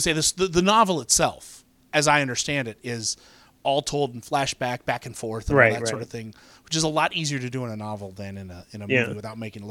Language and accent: English; United States; I'm not British, and I don't understand the British political structure as much as the American political structure.